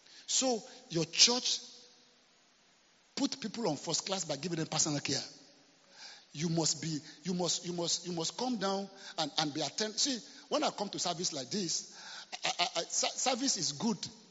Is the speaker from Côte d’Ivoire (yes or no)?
yes; Côte d’Ivoire; now in Nigeria; I was born in Ivory Coast. I was coming from Ivory Coast to Nigeria to come to Nigeria.